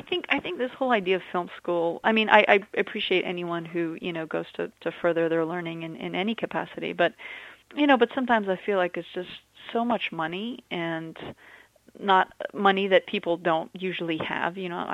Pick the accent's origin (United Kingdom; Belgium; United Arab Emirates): United Arab Emirates; Abu Dhabi; when I was a kid, so I was growing up in, I grew up in Abu Dhabi